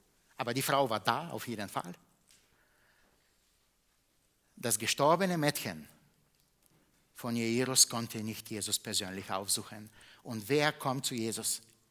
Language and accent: German; Bulgaria; German is a second language; now in Munich, Germany; in meiner Heimat in Bulgarien